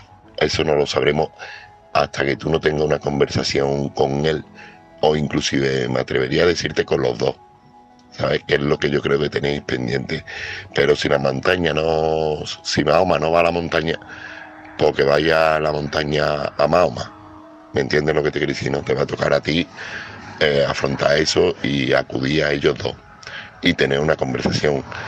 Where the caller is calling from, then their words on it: Seville, Andalusia, Spain; corresponsal de Sevilla